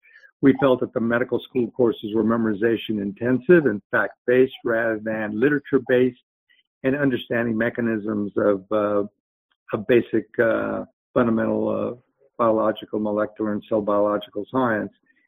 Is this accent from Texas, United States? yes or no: yes; Texas, United States; I am originally from Texas, and I went to medical school at UT Southwestern